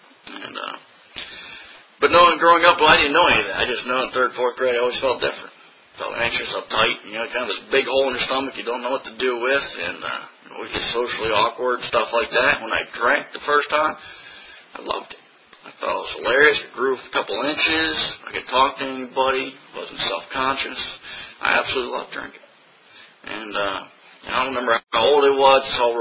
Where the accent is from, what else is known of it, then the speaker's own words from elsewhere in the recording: New Jersey, United States; I grew up in New Jersey. I go to New York City.